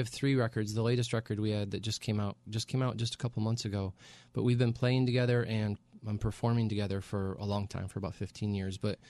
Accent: Michigan, United States; We're from Michigan. We're both from the same hometown. We grew up in the same hometown

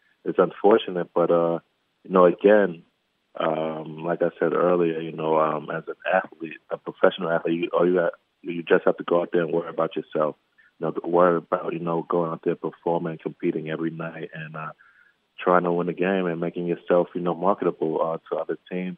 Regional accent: New York City, New York, United States; I'm from New York City. There's a playground on every corner

